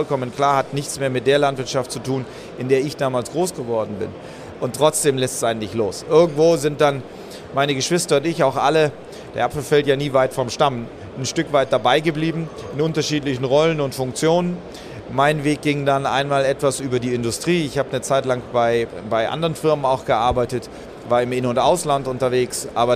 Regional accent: Schleswig-Holstein, Germany; ursprünglich komme ich ganz oben auch aus Schleswig-Holstein. Bin in Oldenburg in Holstein zur Schule gegangen, in Ostholstein groß geworden, auf einem landwirtschaftlichen Betrieb.

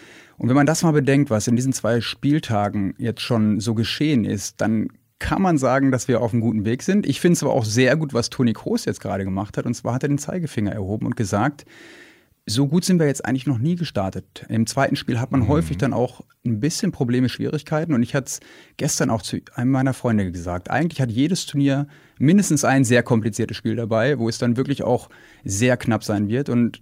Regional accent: Germany; wir sind Deutsche.

